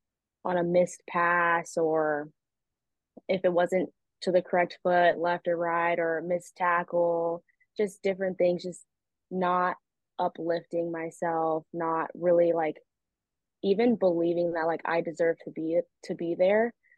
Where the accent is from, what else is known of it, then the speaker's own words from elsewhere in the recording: California, United States; Sorry, I'm from California. I don't really see bunnies